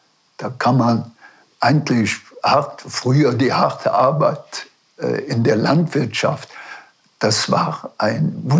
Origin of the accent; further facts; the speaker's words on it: Bronsfeld, Rhineland-Palatinate, Germany; Bronsfeld ein Lied zu schreiben.